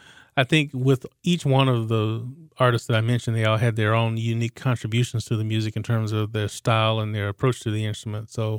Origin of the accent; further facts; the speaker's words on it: Birmingham, Alabama, United States; I came here from Birmingham, Alabama, actually.